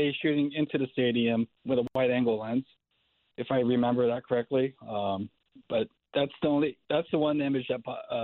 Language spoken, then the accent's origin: English; San Francisco, California, United States; Born and raised in San Francisco.